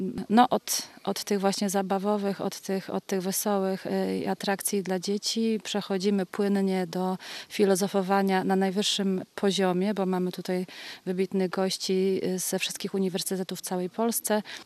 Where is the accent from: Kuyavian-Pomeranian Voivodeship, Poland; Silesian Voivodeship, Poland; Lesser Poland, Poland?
Kuyavian-Pomeranian Voivodeship, Poland; Bydgoszcz; Ja mówię, jestem urodzoną Kujawianką z Bydgoszczy